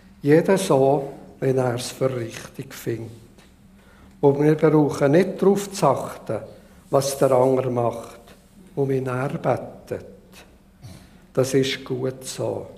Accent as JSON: {"language": "German", "country": "Switzerland", "said": "dass es unser Land nach vielen hundert Jahren noch gibt, wo wir als Schweizer Volk so gut haben."}